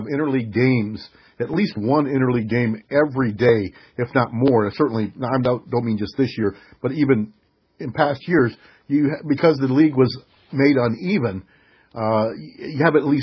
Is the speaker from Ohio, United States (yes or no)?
yes; Springfield, Ohio, United States; born there; I was born in Springfield, Ohio, and so I followed the Reds